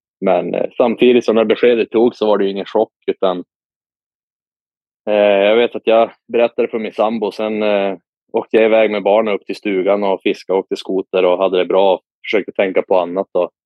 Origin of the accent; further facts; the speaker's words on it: Piteå, Norrbotten County, Sweden; Jag är från Piteå, typ 2,5 timmar ungefär.